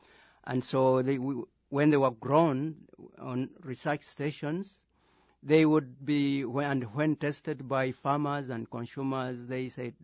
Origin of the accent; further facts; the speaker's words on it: Uganda; English is a second language; I'm from Uganda